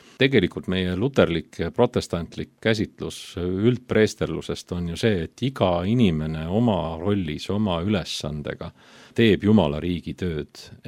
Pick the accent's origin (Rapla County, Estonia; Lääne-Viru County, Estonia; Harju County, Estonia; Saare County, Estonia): Harju County, Estonia; Saue; kui ma olin noore mehena Tallinnast või siis Tallinna lähedalt Sauelt, kus ma üles kasvasin, kolinud Pärnu Jaagupisse